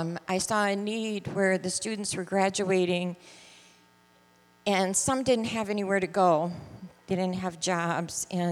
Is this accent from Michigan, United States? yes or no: yes; Midland, Michigan, United States; I'm from Midland, Michigan, and it's great to come back.